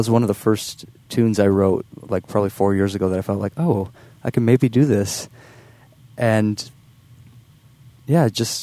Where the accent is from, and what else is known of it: Nelson, Wisconsin, United States